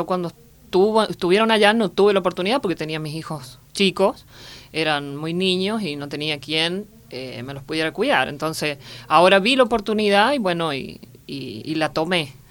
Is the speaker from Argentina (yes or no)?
yes; Justo Daract, San Luis, Argentina; yo tengo 3 hijos, soy casada, soy de Justo Ará, o sea, he vivido siempre en la ciudad de Justo Ará.